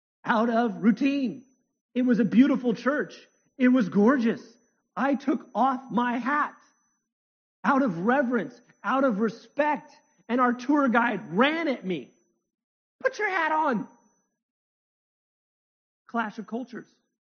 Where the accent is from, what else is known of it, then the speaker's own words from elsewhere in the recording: United States; My wife and I, we travel to Israel. I'm from America.